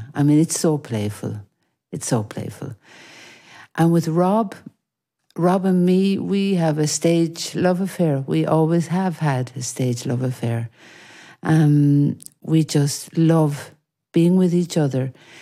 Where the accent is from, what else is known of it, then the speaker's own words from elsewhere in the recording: Ireland; now in Switzerland; I mean, I come from Ireland